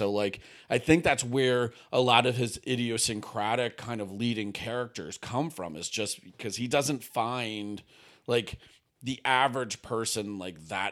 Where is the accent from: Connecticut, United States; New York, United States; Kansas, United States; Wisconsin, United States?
New York, United States; again, being a New Yorker and being a people watcher